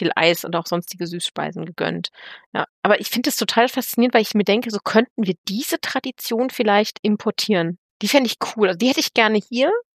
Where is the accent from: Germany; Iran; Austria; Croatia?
Germany; ich bin aus Deutschland